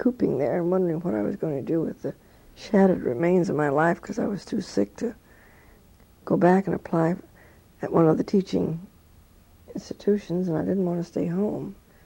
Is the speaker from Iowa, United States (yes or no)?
no; Santa Maria, California, United States; also born or lived in Los Angeles; Well, I grew up in Los Angeles until I was 8, then moved to a little hamlet called Santa Maria, which is was then a rural area of about 5,000 people between Santa Barbara and San Luis Obispo.